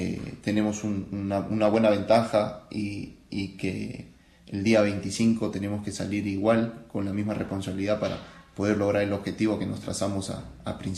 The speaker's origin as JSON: {"language": "Spanish", "country": "Peru", "said": "Estuve sin equipo un mes, esperando en mi país, en Perú. Tuve muchas ofertas en mi país"}